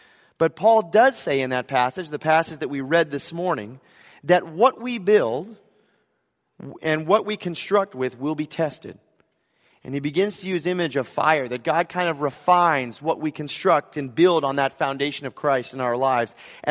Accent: Los Angeles, California, United States; We're going to go see where I grew up in L.A. My children have never been through my hometown or community, and I'm looking forward to that.

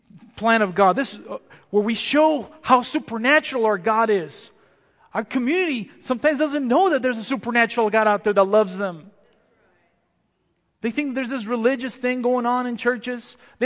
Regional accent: central Mexico, Mexico; born there; first language Spanish; English is a second language; I was born in Central Mexico, 1974.

